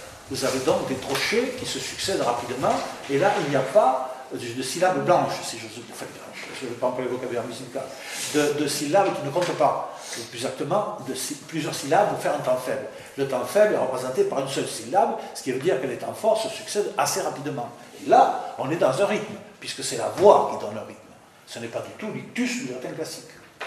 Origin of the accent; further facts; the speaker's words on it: Nouvelle-Aquitaine, France; moi personnellement je suis plutôt de l'Aquitaine